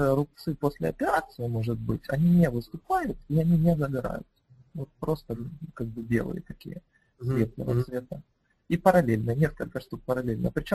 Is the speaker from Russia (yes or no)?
no; Luhansk, Luhansk Oblast, Ukraine; я из Луганска, мне 21 год